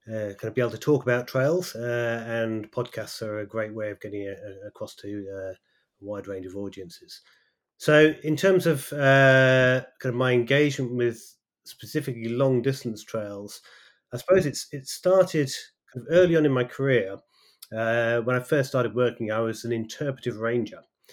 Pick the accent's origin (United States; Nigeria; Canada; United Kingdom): United Kingdom; England; I was brought up in North Pennines